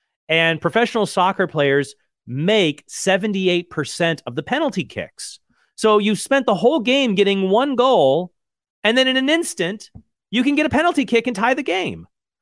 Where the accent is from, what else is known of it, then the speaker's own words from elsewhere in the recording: United States; born there; Because I was born in America.